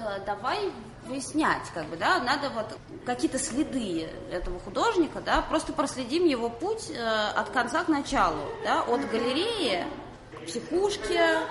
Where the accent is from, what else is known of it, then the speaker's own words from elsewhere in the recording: Russia; я журналист из России